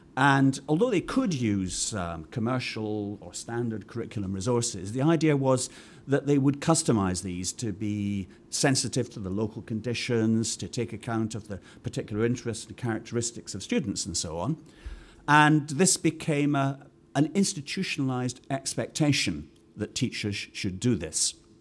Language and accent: English; United Kingdom; So I come here from Britain.